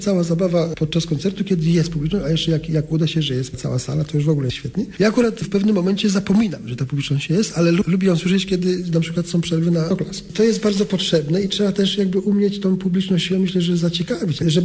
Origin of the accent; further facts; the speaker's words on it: Chełm, Lublin Voivodeship, Poland; born there; Połowa rodziny to są górale, a druga część tutaj z Pomorza, niedaleko Grudziądza. Ja się rodziłem w Chełmie.